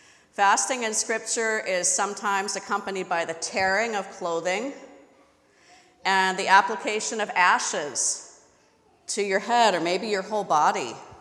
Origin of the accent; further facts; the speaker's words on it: Southwest, United States; at least where I grew up in the American Southwest in the 70s and 80s.